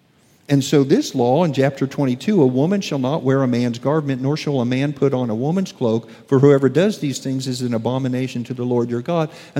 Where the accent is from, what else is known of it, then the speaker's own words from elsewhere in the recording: United States; This just goes against the grain of me as an American.